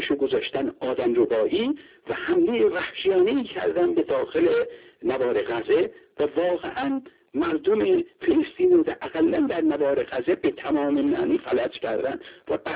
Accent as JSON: {"language": "Persian", "country": "Iran", "said": "من خودم به عنوان یک ایرانی معتقدم که امیدوارم هیچ اتفاقی نیفته"}